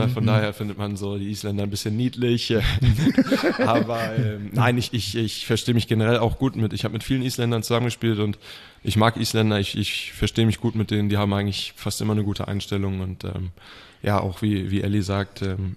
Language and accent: German; Denmark; Ich bin in Dänemark geboren und aufgewachsen und habe immer in Dänemark Handball gespielt.